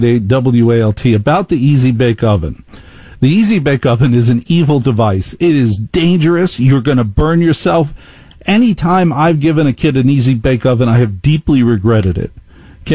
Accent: Maplewood, New Jersey, United States; And then there was a murder in my hometown of Maplewood, New Jersey this weekend.

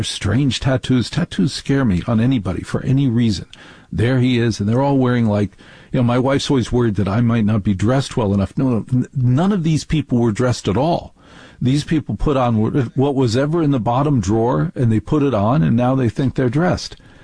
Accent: New Jersey, United States; I grew up in North Jersey.

